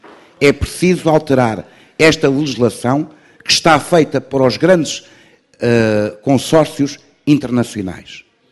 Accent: Portugal

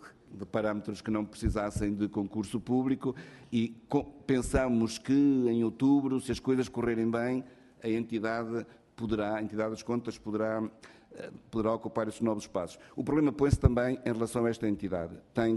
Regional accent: Bragança, Portugal; Eu, pessoalmente, acho que devia ser fora, de preferência em Bragança. É a minha terra.

